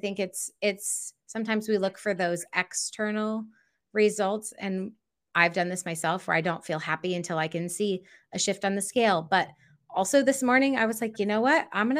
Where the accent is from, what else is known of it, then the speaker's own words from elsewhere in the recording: Michigan, United States; And I grew up in West Michigan, which is a heavily Dutch and German population.